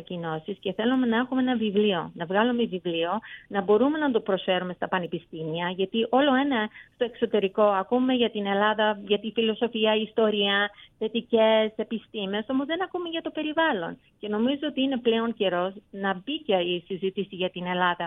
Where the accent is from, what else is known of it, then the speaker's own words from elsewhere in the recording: California, United States; Νομίζω ότι ειδικά γιατί είμαι από την Καλιφόρνια και σαν παιδί της διασποράς, βλέπω πολλές ομοιότητες